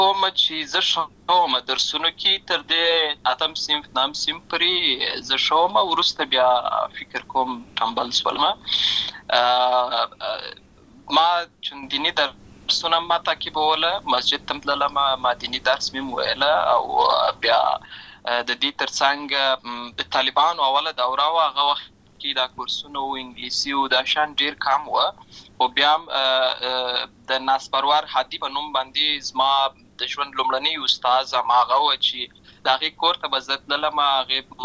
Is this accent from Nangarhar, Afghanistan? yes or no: no; Lashkar Gah, Helmand, Afghanistan; born there; زه په اصل کې د اوروزګان ولایت یم، اما زه په هلمند ولایت لشکرګاه کې پیدا شوی یم